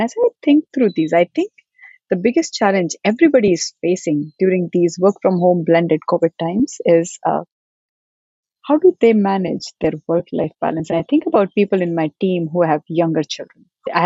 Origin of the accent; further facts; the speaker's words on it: central India, India; I was born in India. Started off my school, my life, my career journey in a very small town in India, in the central parts of India.